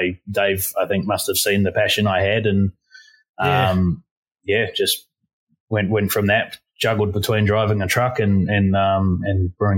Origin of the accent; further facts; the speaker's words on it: New Zealand; now in Australia; being a Kiwi, it's really expensive for me to do that TAFE course